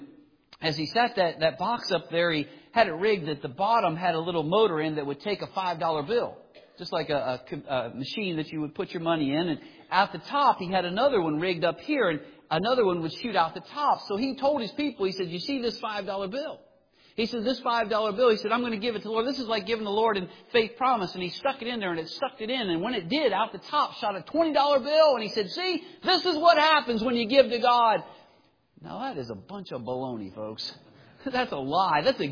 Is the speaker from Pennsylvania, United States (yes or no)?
yes; Pennsylvania, United States; I grew up in Pennsylvania, and we had two big gardens that we would take care of every year.